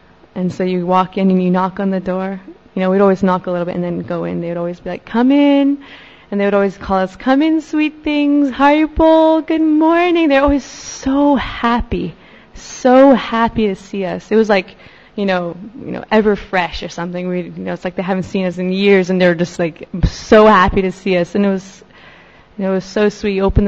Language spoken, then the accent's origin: English; Sharanagati, British Columbia, Canada; I come from Sharanagati, along with my 4 other friends